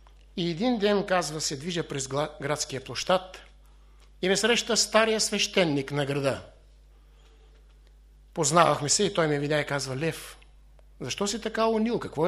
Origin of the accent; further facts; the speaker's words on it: Gabrovo Province, Bulgaria; дойдохме на моето родно село. И една седмица така с баджанакът обикаляхме местата, където аз съм израснал.